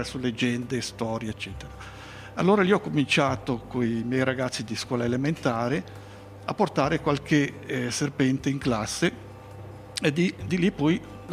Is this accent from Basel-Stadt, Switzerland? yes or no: yes; Basel, Basel-Stadt, Switzerland; also born or lived in Herisau; now in Lugano, Switzerland; io sono di Baselstadt, vuol dire cittadino di Basilea città, sono nato lì. Lì ho fatto l'asilo, le scuole elementari, le prime tre le ho fatte a Herisau nel cantone Appenzello, e poi nel 60 ci siamo trasferiti con tutta la famiglia a Viganello, oggi Lugano.